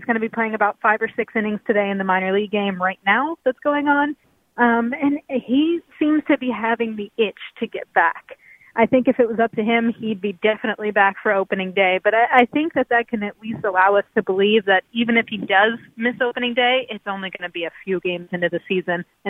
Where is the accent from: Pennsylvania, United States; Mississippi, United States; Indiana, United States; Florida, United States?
Pennsylvania, United States; Chambersburg; Yeah, South Central Pennsylvania. It's Chambersburg. No one's ever heard of it